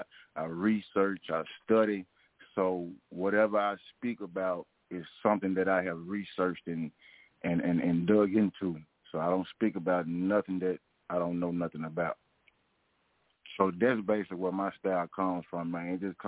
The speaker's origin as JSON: {"language": "English", "town": "Memphis", "region": "Tennessee", "country": "United States", "tie": "born or raised there", "said": "I grew up in South Memphis, you know, one of the gutterest parts in Memphis, even though Memphis got a lot of gutter parts, but I'm from South Memphis, Riverside."}